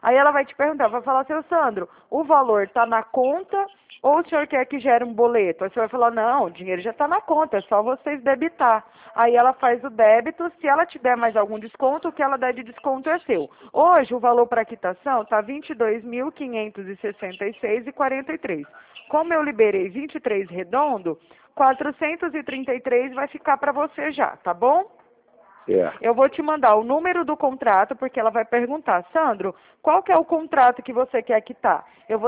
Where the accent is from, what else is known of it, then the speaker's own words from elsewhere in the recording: Minas Gerais, Brazil; WhatsApp é 34, porque eu mudei de Minas aqui para São Paulo, aqui para o interior.